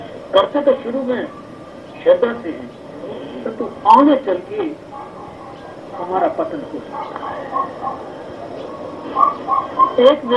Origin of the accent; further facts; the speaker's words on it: Amritsar, Punjab, India; मैं अमृतसर का रहने वाला हूँ